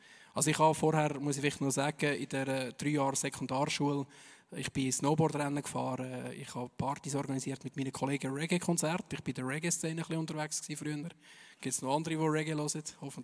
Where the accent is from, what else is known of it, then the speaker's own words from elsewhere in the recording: Zug, Switzerland; Also, ich komme aus der Innerschweiz, versteht ihr meinen Dialekt? Oder soll ich ein bisschen Berndeutsch versuchen? Wahrscheinlich besser nicht. Ich komme von Zug.